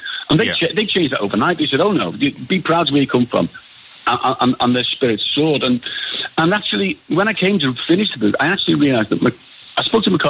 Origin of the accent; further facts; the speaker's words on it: Liverpool, North West England, United Kingdom; And I'm from Liverpool, and you may be able to tell